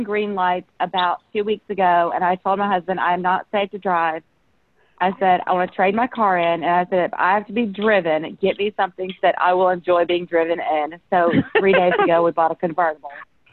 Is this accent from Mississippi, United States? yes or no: no; Pennsylvania, United States; I'm from Pennsylvania originally, and that's where he lives.